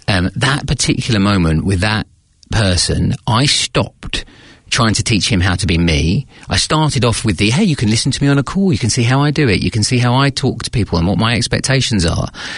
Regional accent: United Kingdom; now in New Zealand; So you may be able to tell from the accent, I am British, and I've had a funky path here to Aotearoa, New Zealand.

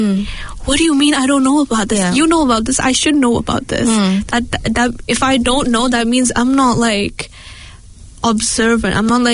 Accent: Jammu and Kashmir, India; first language Kashmiri; English is a second language

